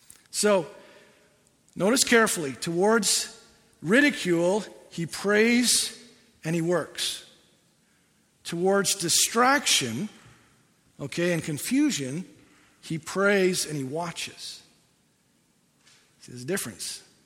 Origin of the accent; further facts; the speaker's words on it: India; I grew up in India.